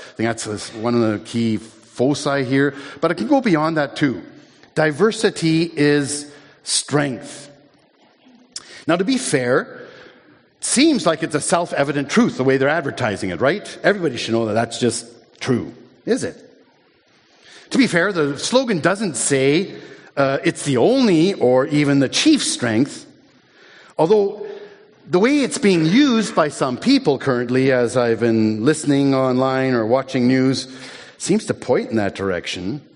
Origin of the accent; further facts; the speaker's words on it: Vancouver, British Columbia, Canada; Way back in the 70s, I remember growing up in Vancouver, and McDonald's opened shop right in my neighborhood, Carisdale. That's the west side of Vancouver.